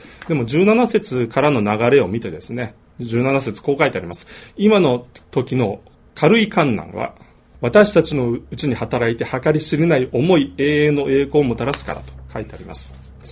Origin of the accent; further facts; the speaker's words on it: Tojo, Hiroshima, Japan; 私の故郷である広島の山奥の東条という町